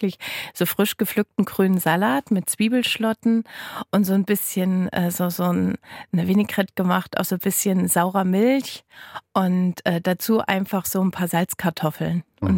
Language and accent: German; Straußfurt, Thuringia, Germany; Ich komme aus Straußfurt, ist in der Nähe quasi von so einem großen Staubecken. Da fließt die Unstrut durch und das war immer so meine kleine heile Welt